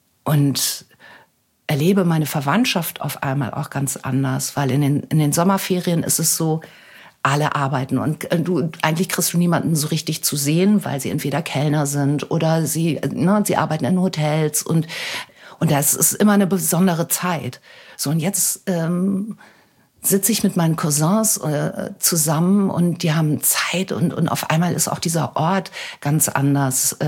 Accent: Germany; Deutschland ist meine Heimat. Ich habe meine Familie, meine Freunde hier, meine Arbeit ist, mein gesamter Lebensmittelpunkt ist hier.

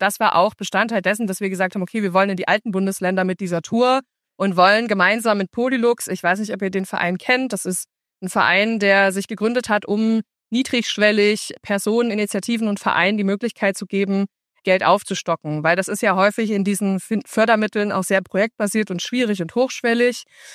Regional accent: Saxony, Germany; ich bin in Grimma zur Schule gegangen, ich bin in einem noch kleineren Dorf rundherum aufgewachsen und ich bin ja in eine bestehende rechte Hegemonie reingeboren worden.

